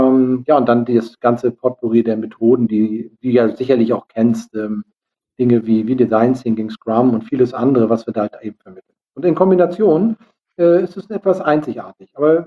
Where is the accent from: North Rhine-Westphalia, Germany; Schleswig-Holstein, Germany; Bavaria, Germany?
Schleswig-Holstein, Germany; Lübeck; Wir kommen ja aus Lübeck.